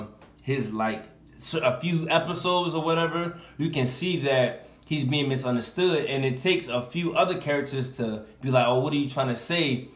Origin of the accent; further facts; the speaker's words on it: Newark, New Jersey, United States; I started actually rapping as a kid growing up in Jersey, because that's where I'm from, New Jersey.